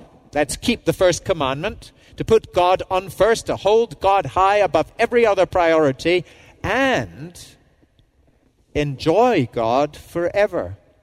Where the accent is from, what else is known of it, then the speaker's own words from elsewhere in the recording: Scotland, United Kingdom; Obviously, as a Scot, one of my favorite movies that I go back to again and again.